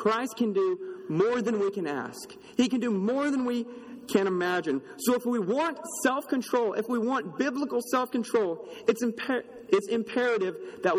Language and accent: English; Neosho, Missouri, United States; Back in my hometown, Neosho, Missouri, there was a man who moved to that town several years ago.